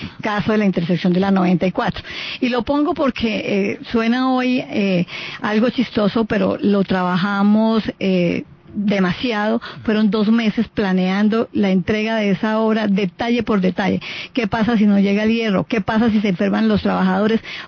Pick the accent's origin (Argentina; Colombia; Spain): Colombia; Santander; now in Bogotá, Colombia; soy santandereana, todo lo que me ha dado, amo Bogotá infinitamente, mis hijos nacieron acá